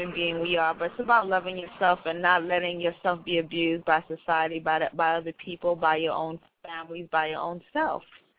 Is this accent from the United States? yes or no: yes; New York, United States; No, my parents are from Haiti. I was born and raised in Brooklyn.